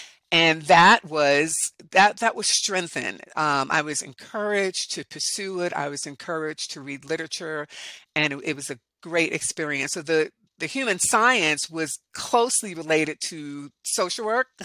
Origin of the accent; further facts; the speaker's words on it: New York, United States; And especially being a New Yorker, that was, so that was what it was.